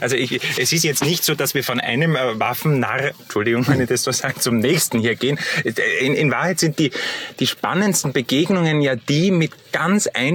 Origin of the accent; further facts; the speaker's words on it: Austria; Das gibt es bei uns in Österreich halt nicht